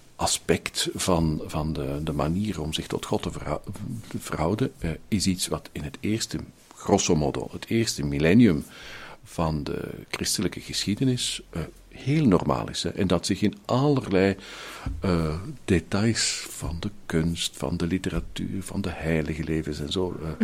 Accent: Flanders, Belgium; wij als Vlamingen niet zo fier zijn op wat we hebben

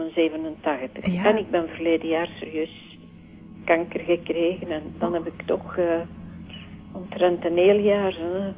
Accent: Brussels, Brussels-Capital Region, Belgium; Want zolang dat ik heb mijn jeugd in Brusselse doorgebracht. Ik heb dan nooit moeilijkheden gehad met Vlaams of Frans.

